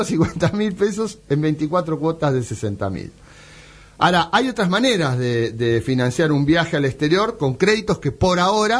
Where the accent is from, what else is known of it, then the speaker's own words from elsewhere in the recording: Argentina; somos grandes los argentinos